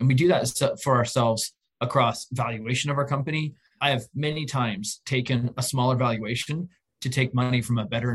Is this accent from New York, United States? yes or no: no; Oregon, United States; I grew up in Southern Oregon in a small town.